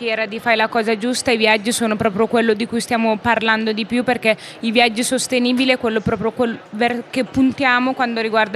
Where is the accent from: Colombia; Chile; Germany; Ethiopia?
Ethiopia; Io sono originaria dell'Etiopia, ho sempre pensato che in quanto etiope